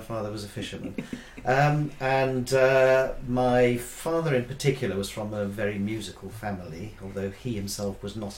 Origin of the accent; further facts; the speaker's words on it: Wales, United Kingdom; Well, that came about because I spent a couple of years pre-qualification working in London, and being a Welshman and wanting to sing, I thought, why not?